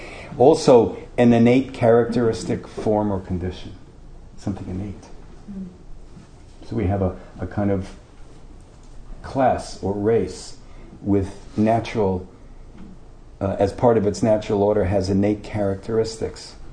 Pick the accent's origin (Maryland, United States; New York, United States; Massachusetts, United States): New York, United States; New York City; When I grew up in New York City, we had, you know, five boroughs, a lot of people living there